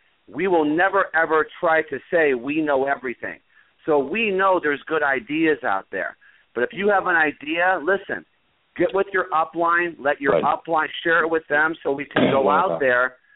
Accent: the South, United States; I'm from the South.

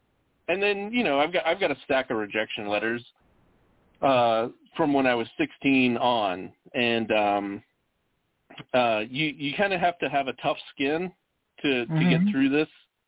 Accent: Arkansas, United States; I grew up in Arkansas

